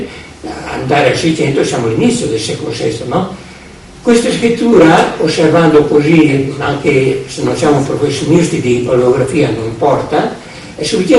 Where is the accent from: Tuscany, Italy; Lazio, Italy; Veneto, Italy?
Veneto, Italy; Verona; io sottolineo quella parola Versorio lì perché noi siamo veronesi